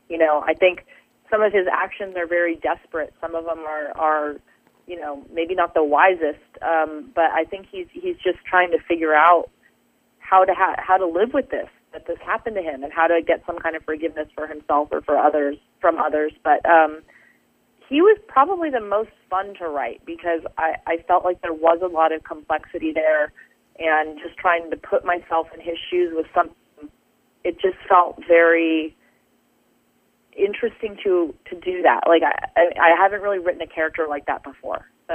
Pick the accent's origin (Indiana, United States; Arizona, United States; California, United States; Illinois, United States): California, United States; Capistrano Beach; I just, without thinking, set it in my hometown.